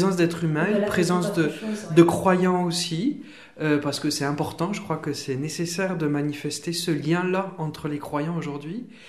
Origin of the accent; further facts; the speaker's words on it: Toulouse, Occitanie, France; born there; je suis toulousain de naissance, mais aussi de cœur